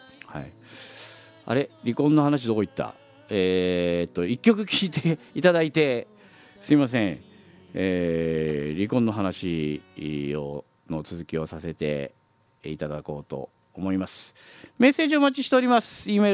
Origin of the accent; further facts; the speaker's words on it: Iwamizawa, Hokkaido, Japan; 私の出身の岩見沢でなんかライブを行うそうです